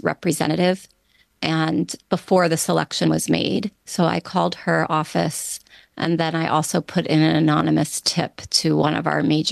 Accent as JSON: {"language": "English", "town": "Washington", "region": "District of Columbia", "country": "United States", "tie": "born or raised there", "said": "I grew up in Washington, D.C."}